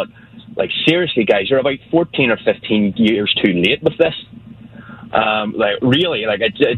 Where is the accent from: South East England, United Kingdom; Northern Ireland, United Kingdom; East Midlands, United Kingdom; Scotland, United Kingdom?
Northern Ireland, United Kingdom; I'm originally from Northern Ireland, part of the UK.